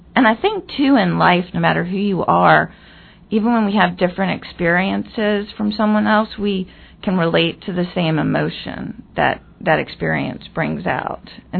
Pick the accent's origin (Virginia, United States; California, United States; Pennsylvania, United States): Virginia, United States; Chester; And actually grew up in Chester, Virginia, in a very blue-collar household.